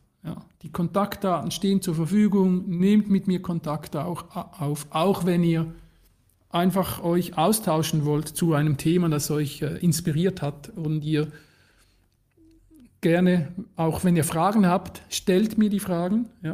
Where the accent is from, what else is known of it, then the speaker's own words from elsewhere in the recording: Switzerland; first language Swiss German; German is a second language; Ich bin Schweizer, das heißt, meine Muttersprache ist Schweizerdeutsch und nicht Hochdeutsch